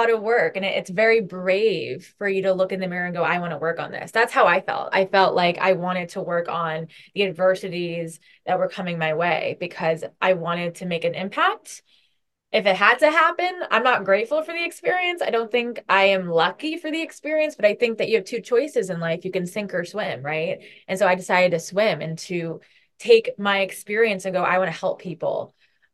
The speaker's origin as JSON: {"language": "English", "town": "Boston", "region": "Massachusetts", "country": "United States", "lives_now": "New York City, United States", "said": "I'm originally from Boston, so, and now"}